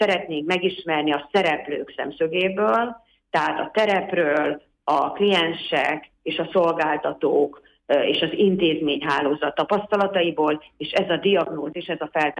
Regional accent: Miskolc, Borsod-Abaúj-Zemplén, Hungary; azt arra rátanultam miskolciként is, mivel 52 éve ebbe a térségbe élek

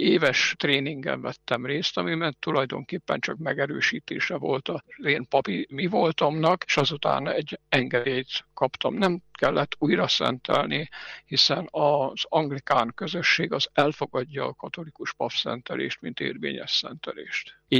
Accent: Hungary; moved away as an adult; now in Edinburgh, United Kingdom; Én Magyarországról jöttem ide 2004 végén, és eredetileg én Szegeden voltam katolikus pap

